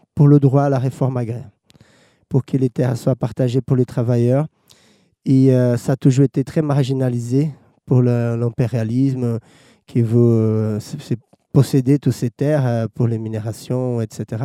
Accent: Olinda, Pernambuco, Brazil; French is a second language; Je viens de Olinda, Pernambuco, connue comme la ville du carnaval.

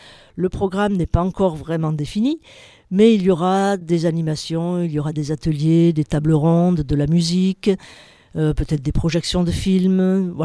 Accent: Gap, Provence-Alpes-Côte d'Azur, France; now in Glandage, France; Non, je venais de Gap.

